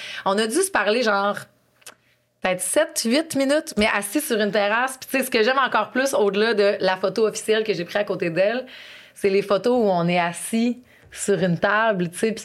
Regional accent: Dolbeau, Quebec, Canada; moi, je viens de Dolbeau, tu sais, je suis pas supposée là, de faire tout ça

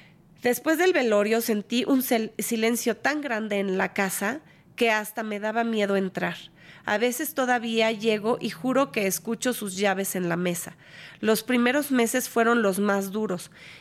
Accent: Guadalajara, Jalisco, Mexico; y soy de Guadalajara.

